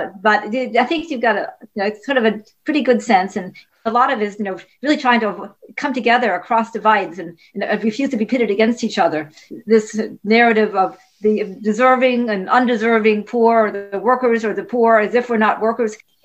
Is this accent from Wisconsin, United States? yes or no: yes; Milwaukee, Wisconsin, United States; I'm originally from Milwaukee.